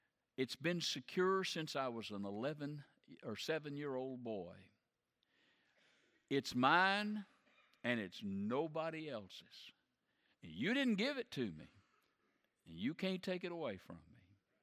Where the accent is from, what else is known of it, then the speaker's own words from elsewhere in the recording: the South, United States; I'm from the South